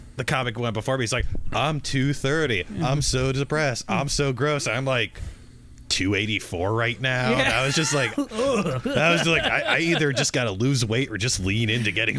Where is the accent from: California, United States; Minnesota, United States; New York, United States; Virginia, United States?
Virginia, United States; Alexandria; Oh, well, I hail from Alexandria, Virginia.